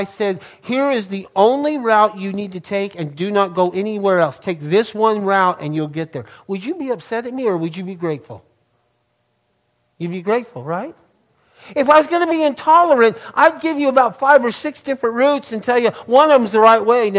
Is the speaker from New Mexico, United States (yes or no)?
yes; New Mexico, United States; go to Tome, New Mexico. It's down close to my hometown.